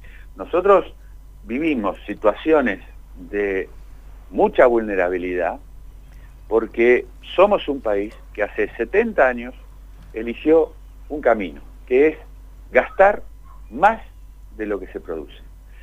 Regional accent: Argentina; como argentinos.

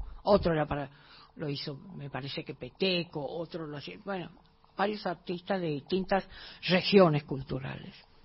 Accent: Corrientes, Argentina; now in Buenos Aires, Argentina; recordar desde mi tierra que es tan fulminante

